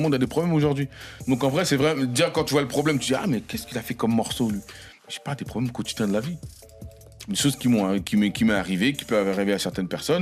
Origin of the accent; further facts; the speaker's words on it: Creil, Hauts-de-France, France; vu que nous on est originaire aussi de Creil